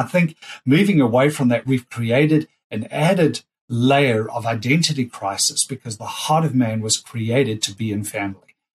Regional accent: Australia; being Australian

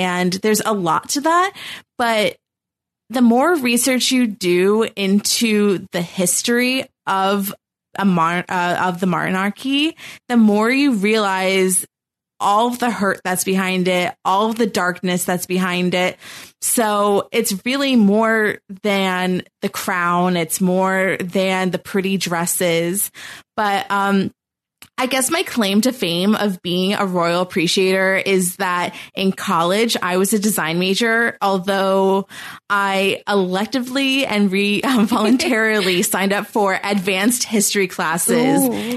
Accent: United States; obviously, I'm American, you're American as well.

